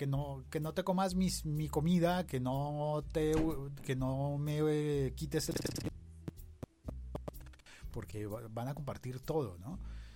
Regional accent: Bogotá, Colombia; A mí me tocó compartir con amigos de Cali, siendo yo bogotano.

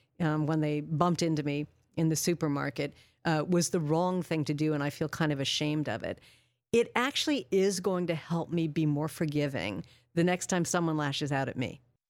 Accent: Spokane, Washington, United States; I'm white, and I grew up in Spokane, Washington, which is a pretty white city.

